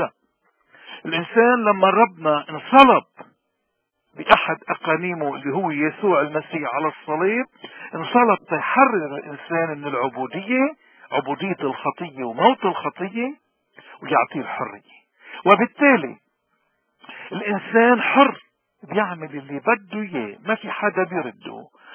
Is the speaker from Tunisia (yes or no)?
no; Lebanon; ولكن عم نختار اللي بيتناسب مع وضعنا كلبنانيين بالاضطراب وبلبنان